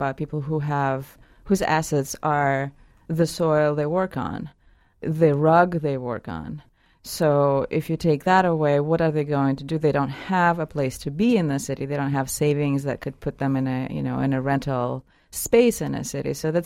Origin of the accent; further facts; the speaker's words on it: Saint Petersburg, Russia; I grew up in Leningrad, USSR, in a country that doesn't exist, in a city that doesn't exist anymore.